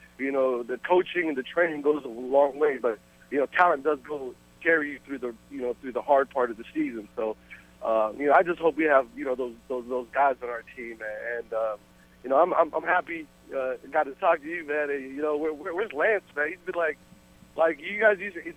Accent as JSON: {"language": "English", "region": "New York", "country": "United States", "tie": "born or raised there", "also_born_or_lived": "Washington, United States", "said": "when I grew up in New York, that's kind of what I did."}